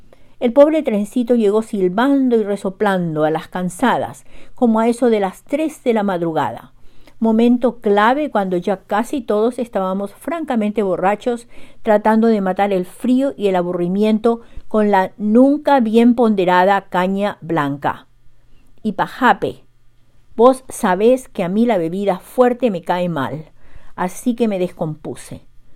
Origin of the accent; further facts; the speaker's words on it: Paraguay; Ya sabes cómo somos los paraguayos.